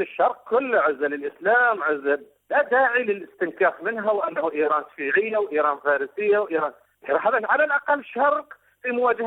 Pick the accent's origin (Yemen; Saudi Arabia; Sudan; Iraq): Iraq; انا كرجل عراقي